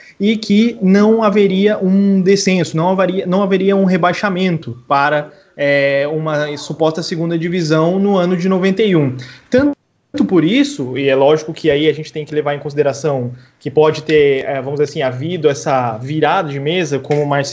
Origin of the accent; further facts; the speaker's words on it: Campos do Jordão, São Paulo, Brazil; born there; Campos do Jordão, que é a cidade onde nasci